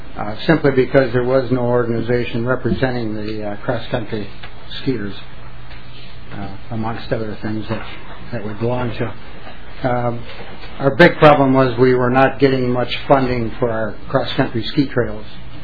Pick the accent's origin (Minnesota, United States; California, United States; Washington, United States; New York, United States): Minnesota, United States; Mora